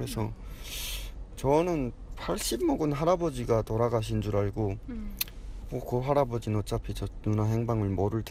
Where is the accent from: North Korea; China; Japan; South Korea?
North Korea